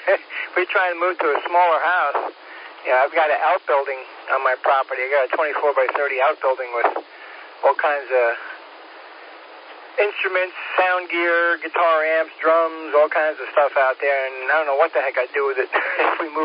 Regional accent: Long Island, New York, United States; also born or lived in Vero Beach, Florida; Well, growing up on Long Island, we hit the beach 15 minutes away, and then spending 20 years in Vero Beach, Florida, you know, the beach was even closer.

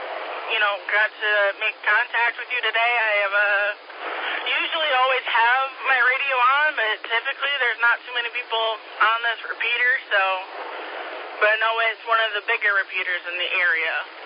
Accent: Grand Rapids, Michigan, United States; I'm from West Michigan, Grand Rapids area. We just moved down here December 2022.

